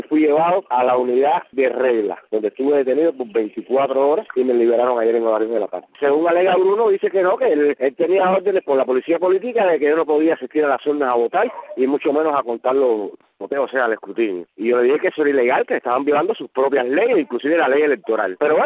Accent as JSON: {"language": "Spanish", "country": "Cuba", "said": "yo tengo derecho como cubano a votar."}